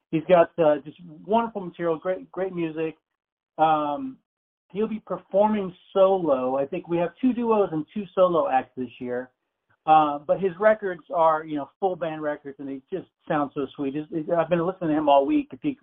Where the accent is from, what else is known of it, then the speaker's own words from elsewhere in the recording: Tampa, Florida, United States; I grew up in Tampa and got a business degree from the University of South Florida